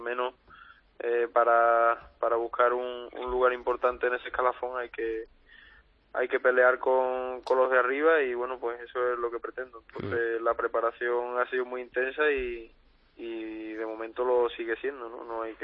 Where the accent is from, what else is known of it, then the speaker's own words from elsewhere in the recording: Olivenza, Extremadura, Spain; eso tanto aquí en mi tierra en Olivenza como en todo sitio